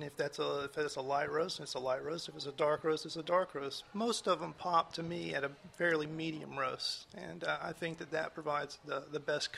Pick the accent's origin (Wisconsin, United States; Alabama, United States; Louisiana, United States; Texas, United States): Alabama, United States; Mobile; Well, I'm from Mobile. I'm a Mobile kid, and I always had jobs working downtown Mobile.